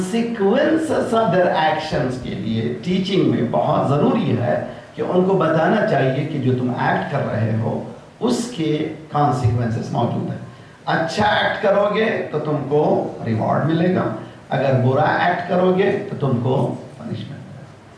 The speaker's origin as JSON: {"language": "Hindi", "region": "Karnataka", "country": "India", "said": "हम लोग जो साउथ इंडियन जो बहुत जल्दी जबान सीखते हैं, उस समय हम जो कर्नाटक वाले बहुत तेज़ी से, मेरा वतन जो है बॉर्डर है आंध्रा का, हमारे बच्चे तेलुगु जानते हैं, हमारे बच्चे कन्नड़ी जानते हैं"}